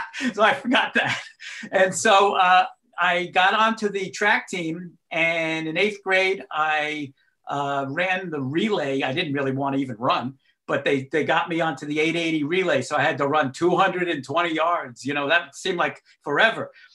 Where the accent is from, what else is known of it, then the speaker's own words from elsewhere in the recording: New York, United States; I guess growing up in Long Island, it was a pretty lily white neighborhood, you know